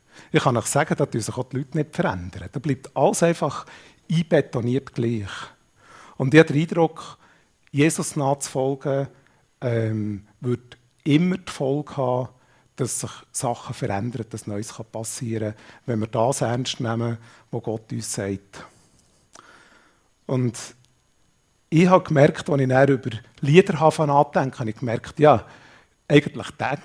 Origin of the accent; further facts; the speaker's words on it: Schwanden bei Brienz, Bern, Switzerland; dort wo ich aufgewachsen bin, das war ja wirklich abgelegen gewesen. Schwanden bei Brienz, oben am Brienzersee. Und das Interessante ist, jetzt wohne ich eigentlich relativ zentral in Zerlesbach, gerade neben Aarau